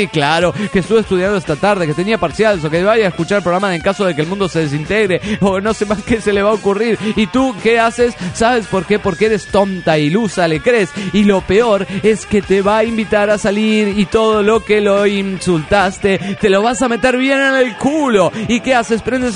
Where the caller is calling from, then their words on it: Juliaca, Puno, Peru; de Juliaca, Perú.